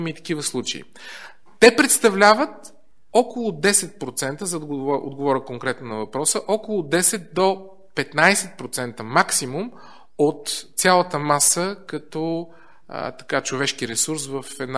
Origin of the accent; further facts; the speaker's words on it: Netherlands; Bulgarian is a second language; now in Bulgaria; аз съм холандец